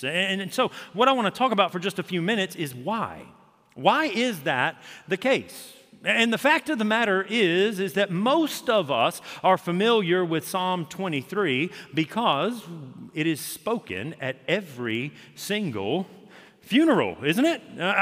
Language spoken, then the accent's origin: English; Augusta, Georgia, United States; So I mentioned I am from Augusta, Georgia, and Augusta is primarily known for one thing.